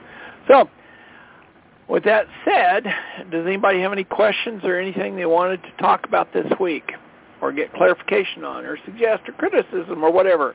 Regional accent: Colorado, United States; This is the NLA Hamps Net. … from Colorado.

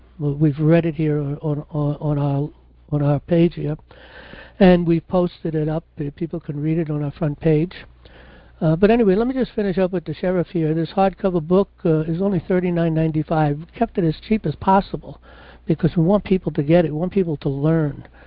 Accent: New York, United States; I mean, I was born and raised in New York.

